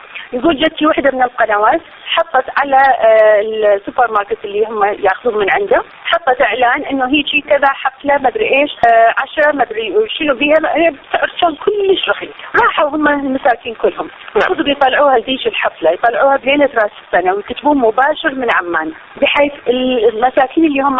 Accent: Iraq; احنا كلنا احنا كعراقيين

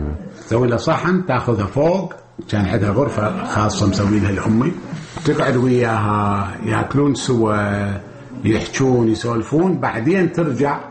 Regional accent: Iraq; قلت لهم أريد أرجع عراقي، صدروا لي باسبورت عراقي. أولادي سجلتهم عراقيين ورجعت العراق كعراقي وإذا بهم يشككون في عراقيتي.

